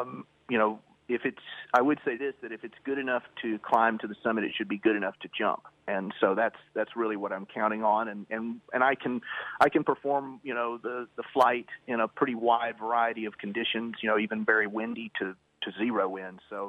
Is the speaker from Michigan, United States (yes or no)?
no; Louisiana, United States; Yeah, I started climbing when I was pretty young. I grew up in Louisiana. I traveled a lot.